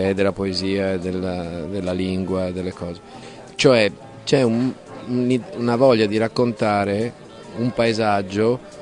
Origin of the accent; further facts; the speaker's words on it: Veneto, Italy; perché l'accento non è il tuo, anche se io sono veneto, quello è diverso dal mio